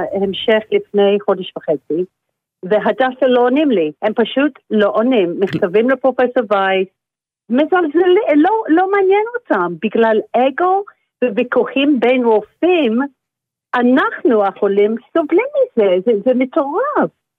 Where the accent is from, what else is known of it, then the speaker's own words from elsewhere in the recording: England, United Kingdom; now in Israel; בכל השנים שלי פה בארץ, אני מאנגליה במקור